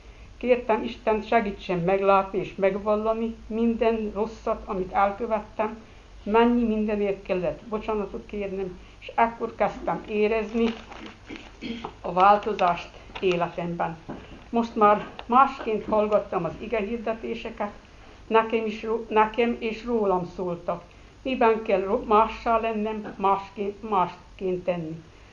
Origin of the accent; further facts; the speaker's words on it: Somogy, Hungary; now in Magyaralmás, Hungary; Magamról annyit, hogy nem magyaralmási jöttem, de nem magyaralmási benszülöttek vagyunk. Somogyból költöztünk oda. 33 esztendeje most már immár